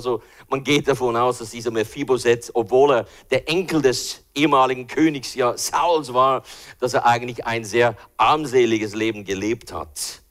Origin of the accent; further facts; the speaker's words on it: Switzerland; Auch für uns Schweizer ist ja nicht billig, oder?